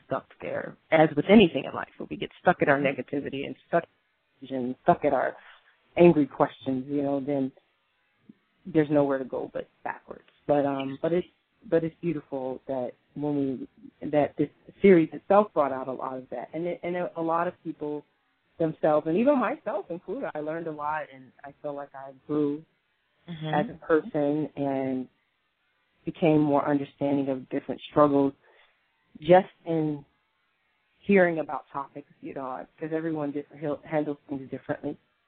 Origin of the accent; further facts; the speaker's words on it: United States; growing up in America in public school, I was always the only Muslim